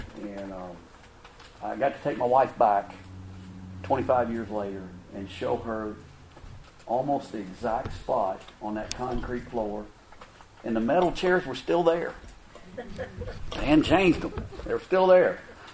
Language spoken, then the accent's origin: English; Louisville, Kentucky, United States; It was Texas week, and I'm from Louisville, Kentucky, so you're wondering, how'd you get in Texas week?